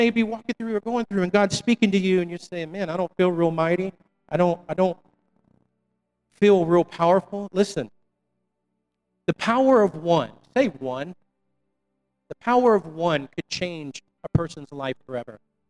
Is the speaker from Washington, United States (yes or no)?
no; Florida, United States; I grew up near the Hood in Florida. I had a nice house, grew up in a good family, but we weren't far from the track.